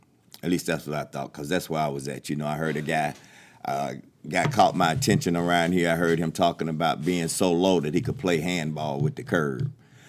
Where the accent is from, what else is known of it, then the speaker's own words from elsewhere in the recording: Chattanooga, Tennessee, United States; I'm from Chattanooga, Tennessee.